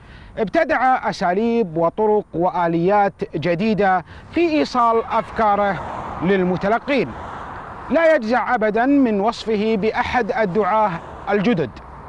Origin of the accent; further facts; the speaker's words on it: Kuwait; من الكويت أحييكم وأقدم لكم هذه الحلقة